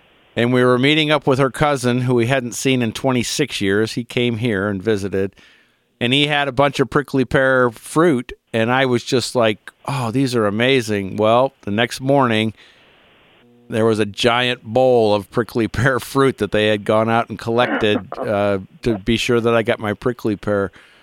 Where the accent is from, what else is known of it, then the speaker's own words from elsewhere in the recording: Ohio, United States; Growing up in Ohio, my neighbors had it growing on the side of their house